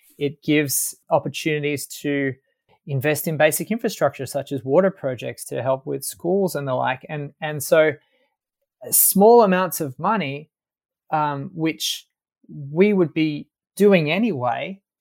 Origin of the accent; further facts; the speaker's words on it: Sydney, New South Wales, Australia; moved away; My background, I'm from Sydney, but left Australia many moons ago to the chagrin of my mother, and studied at Georgetown University in Washington, D.C., and did a master's at the Sorbonne in Paris